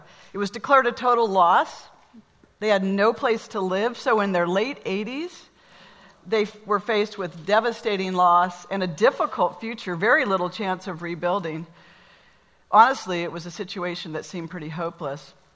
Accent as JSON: {"language": "English", "town": "Laguna Beach", "region": "California", "country": "United States", "tie": "born or raised there", "said": "I'll never forget watching the news about 25 years ago when wildfires raged through my hometown in Laguna Beach."}